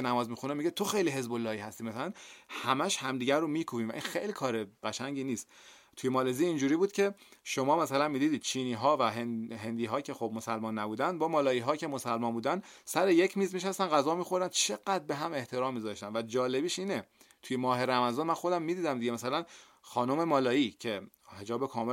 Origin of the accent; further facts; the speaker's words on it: Iran; با اینکه ما ایرانی هستیم، ما به فرهنگ 2500 سالمون مینازیم